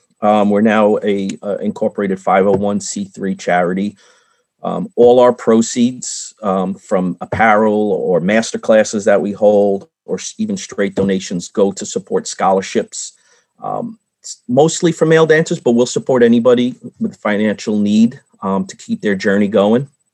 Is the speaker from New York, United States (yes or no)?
yes; New York, United States; Well, and again, I'm from New York, so you'll have to just find the period in the sentence, because I could speak forever to jump in.